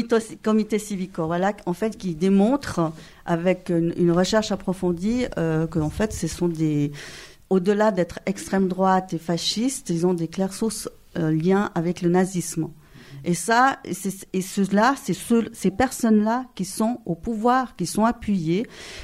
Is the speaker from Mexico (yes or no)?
no; Geneva, Switzerland; moi j'ai grandi ici, hein, en Suisse. Mon père, il est bolivien, il est venu se réfugier à cause de la dictature.